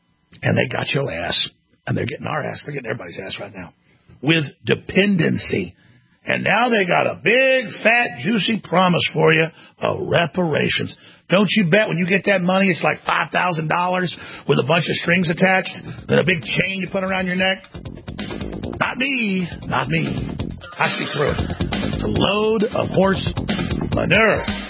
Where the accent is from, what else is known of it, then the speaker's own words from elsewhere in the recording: Dallas, Texas, United States; Dude, I had over 50 racist black people physically attack me when I was growing up in Dallas.